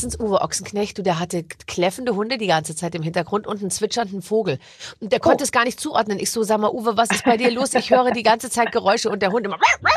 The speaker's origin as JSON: {"language": "German", "region": "Bavaria", "country": "Germany", "said": "ich bin ja aus Bayern"}